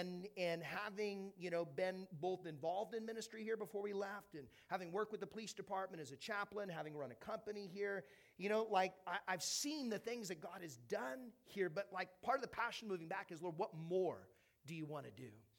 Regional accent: Fullerton, California, United States; I grew up here in Fullerton, Orange County.

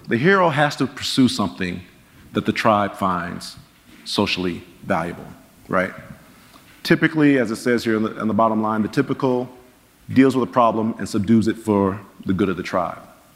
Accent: Pontiac, Michigan, United States; I'm from Pontiac, my father wasn't in the house, community was dangerous

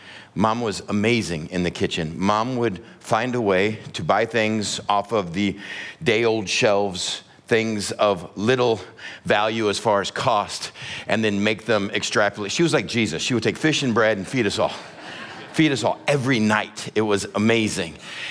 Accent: Texas, United States; That was my whole livelihood as an elementary kid growing up in Texas.

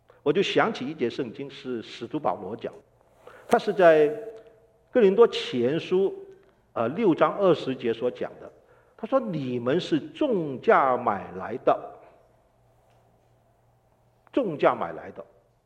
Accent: United States; 那就是我们美国人了，是不是？

